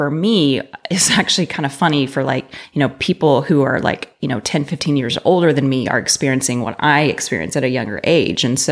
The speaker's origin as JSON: {"language": "English", "town": "Texarkana", "region": "Texas", "country": "United States", "tie": "born or raised there", "said": "So I have born and raised in Texas, but I grew up in East Texas in Texarkana."}